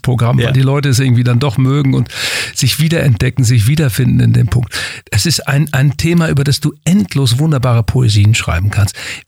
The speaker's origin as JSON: {"language": "German", "town": "Twistringen", "region": "Lower Saxony", "country": "Germany", "tie": "born or raised there", "said": "auf dem Friedhof in Twistring, meinem Heimatort"}